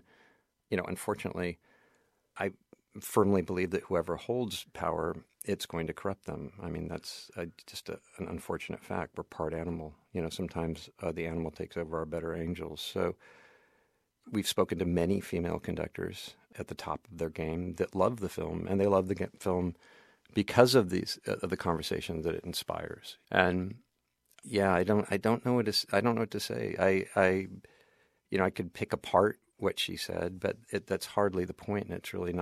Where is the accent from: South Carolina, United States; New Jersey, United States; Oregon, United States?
Oregon, United States; Portland; I was from Portland, Oregon. And Portland, Oregon, was sort of a required stop in a dying art form.